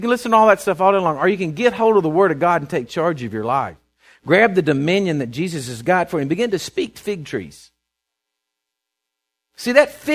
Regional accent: Texas, United States; Said, howdy, how you doing? Pulled out my passport, put her down. I said, I'm from Texas.

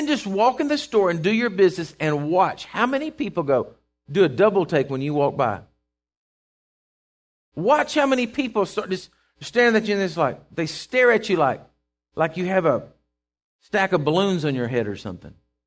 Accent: Texas, United States; I'm going incognito. They'll never know I'm from Texas.

